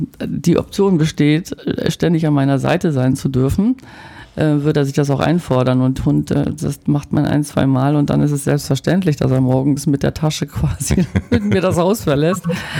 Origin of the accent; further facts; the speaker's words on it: Bremen, Germany; das kann ich jetzt als Bremer ein bisschen umschiffen.